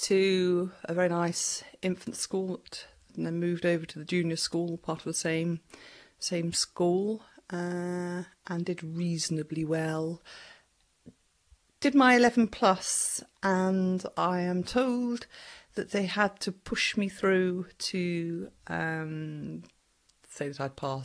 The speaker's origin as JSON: {"language": "English", "town": "Pangbourne", "region": "South East England", "country": "United Kingdom", "tie": "born or raised there", "said": "Well, I was born in Pangbourne in Berkshire."}